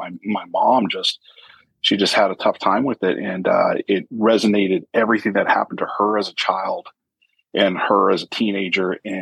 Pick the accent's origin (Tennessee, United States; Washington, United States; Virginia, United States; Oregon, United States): Washington, United States; born there; I was born in Washington State. My father was a young kid in the Army. So over by Fort Lewis, Washington. My family was from the Tri-Cities, Washington, which is southeast in the state.